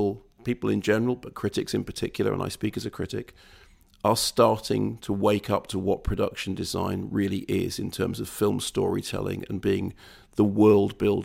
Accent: East Finchley, London, United Kingdom; Now, I grew up near the Phoenix in East Finchley, and it became my church

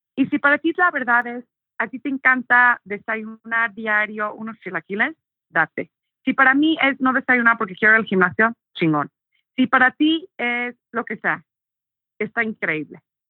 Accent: England, United Kingdom; Spanish is a second language; nací en Inglaterra y crecí ahí.

